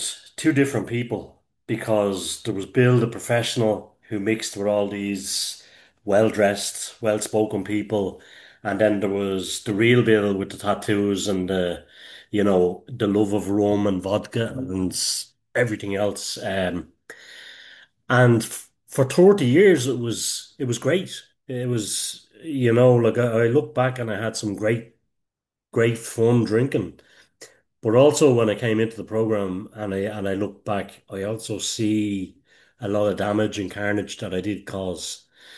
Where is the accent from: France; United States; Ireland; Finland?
Ireland; Dublin, Leinster; accent: Dublin; now in Kildare, Ireland; I live in Dublin here in, well, I live in Kildare in Ireland, where I'm from Dublin, as you can probably hear the accent.